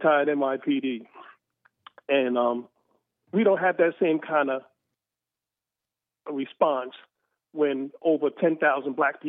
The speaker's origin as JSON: {"language": "English", "town": "New York City", "region": "New York", "country": "United States", "said": "I'm from New York City, and I know Eric Adams personally."}